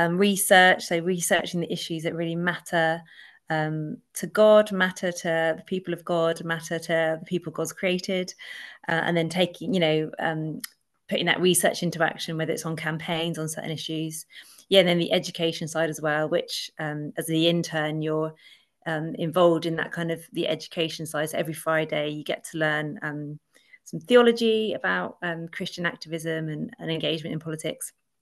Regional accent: St Albans, East of England, United Kingdom; also born or lived in Beverley, Yorkshire; but moved to St Albans when I was two, and that's where I grew up

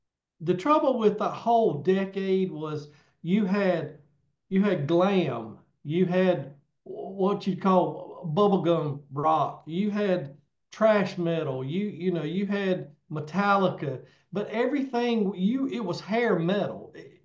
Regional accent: North Carolina, United States; I grew up in North Carolina. I grew up in the South.

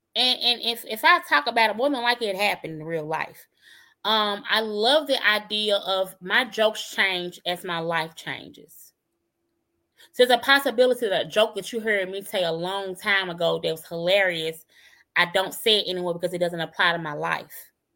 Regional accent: Memphis, Tennessee, United States; You know, but I'm from Memphis. Who actually does that from Memphis?

